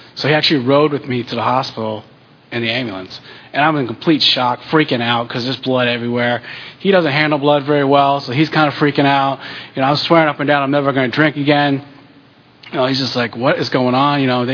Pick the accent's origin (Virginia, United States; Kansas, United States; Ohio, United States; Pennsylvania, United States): Virginia, United States; Well, I grew up in Northern Virginia, and I don't have any horror stories from my childhood.